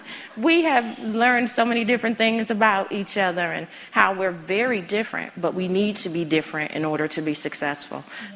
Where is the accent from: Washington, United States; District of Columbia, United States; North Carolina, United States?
District of Columbia, United States; Washington; So growing up in the District of Columbia, being in D.C., we always tease all the time that you have a good government job.